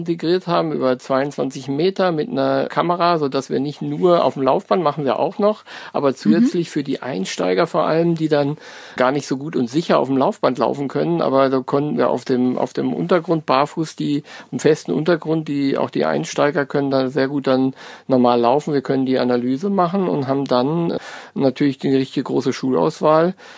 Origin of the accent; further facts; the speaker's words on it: North Rhine-Westphalia, Germany; ich komme gar nicht aus Hessen, sondern bin aus NRW